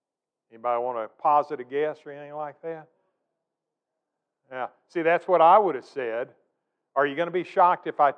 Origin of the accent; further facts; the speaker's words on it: San Antonio, Texas, United States; When I was a youngster growing up in San Antonio, Robin and I are both San Antonio natives.